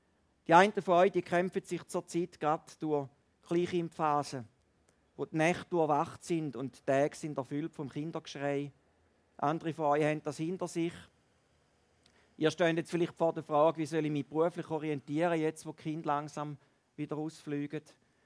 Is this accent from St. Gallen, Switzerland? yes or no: no; Valais, Switzerland; Im Wallis, bei uns im Wallis, geht fast alles über Vitamin B. Ich weiss nicht, wie es hier in Bernbiet ist, aber im Wallis ist das so.